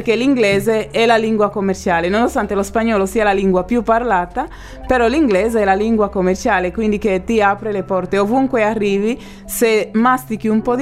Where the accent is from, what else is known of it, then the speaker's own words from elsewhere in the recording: Santo Domingo, Distrito Nacional, Dominican Republic; Italian is a second language; moved away as an adult; now in Italy; Ho conosciuto nel mio paese di origine mio ex marito a Santo Domingo, che è sardo. e ci siamo sposati e poi venuti in Sardegna.